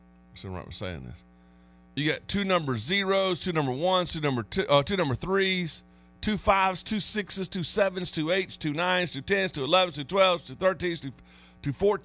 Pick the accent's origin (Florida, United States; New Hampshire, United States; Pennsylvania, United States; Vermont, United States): Pennsylvania, United States; Chester; I want to get Kenny Calicut's. I'm from Chester.